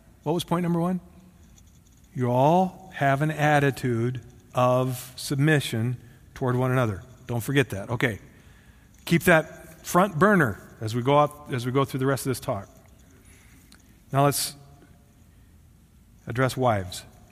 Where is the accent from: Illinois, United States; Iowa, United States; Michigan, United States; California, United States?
Iowa, United States; I'm not from the South, unless you call Iowa South, but I love the word y'all.